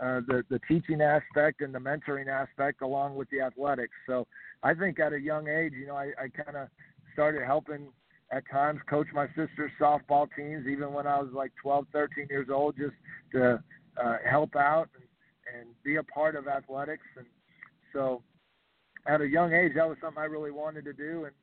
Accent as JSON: {"language": "English", "town": "Boulder", "region": "Colorado", "country": "United States", "tie": "born or raised there", "said": "Yeah, you know, I grew up in Boulder, Colorado. My dad was an associate athletic director at CU and grew up there my whole life, grew up a Buff my whole life."}